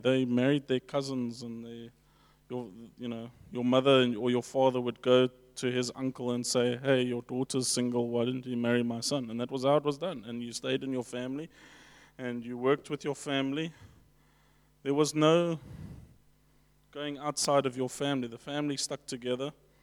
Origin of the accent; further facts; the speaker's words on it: England, United Kingdom; because I'm an Englishman